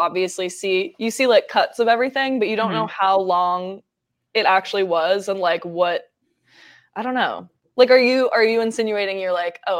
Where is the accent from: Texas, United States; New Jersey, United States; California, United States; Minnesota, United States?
New Jersey, United States; Just kidding. I'm from New Jersey. My mom's in New Jersey. I'll stay with her.